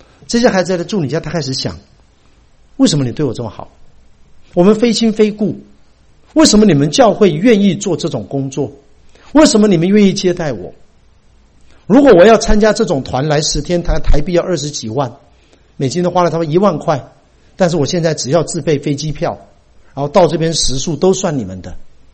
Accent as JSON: {"language": "Chinese", "country": "United States", "said": "我们美国人都是这样，自己的碗自己洗"}